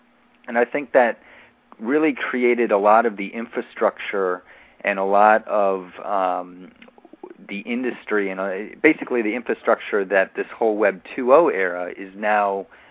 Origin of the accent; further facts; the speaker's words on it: Iowa City, Iowa, United States; now in New York City, United States; Yeah, I grew up in Iowa and actually lived most of my life in Iowa City, right in the Midwest, and ended up moving out to the East Coast where I went to college and haven't left since, in New York City now.